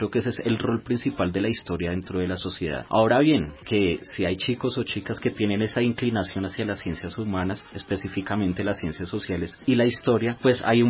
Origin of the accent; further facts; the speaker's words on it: Colombia; nuestro futuro como sociedad colombiana.